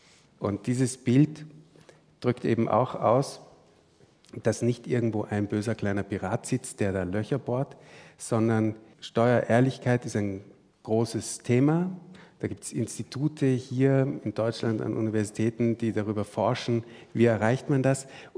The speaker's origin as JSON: {"language": "German", "country": "Austria", "tie": "born or raised there", "said": "Ja, ich bin auch in Österreich aufgewachsen und stiften gehen heißt in Österreich Türmen flüchten."}